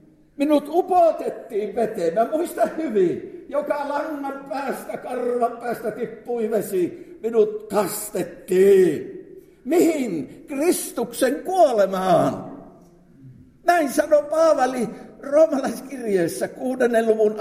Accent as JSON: {"language": "Finnish", "town": "Outokumpu", "region": "North Karelia", "country": "Finland", "tie": "born or raised there", "said": "Silloin lapsuudessa Outokummussa paloivat herätyksen tulet."}